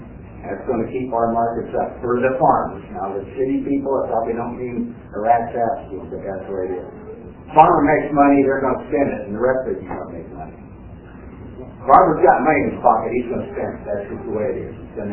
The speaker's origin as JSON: {"language": "English", "town": "Nashville", "region": "Tennessee", "country": "United States", "said": "from Nashville. I know my lot of people back there."}